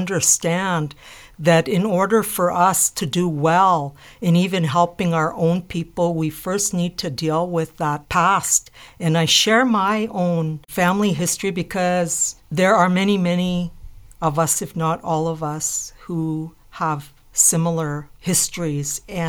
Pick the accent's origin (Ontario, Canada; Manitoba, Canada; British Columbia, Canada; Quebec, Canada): Manitoba, Canada; I grew up in Lake Manitoba Treaty 2 First Nation.